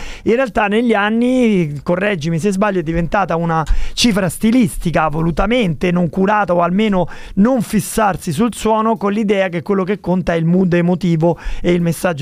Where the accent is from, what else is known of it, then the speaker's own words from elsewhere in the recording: Rome, Lazio, Italy; No, perché sono di Roma, alla fine... No, perché sono di Roma